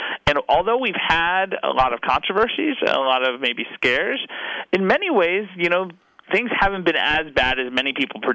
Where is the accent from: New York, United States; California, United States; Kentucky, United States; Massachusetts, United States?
Kentucky, United States; think about Senator Mitch McConnell, my home state senator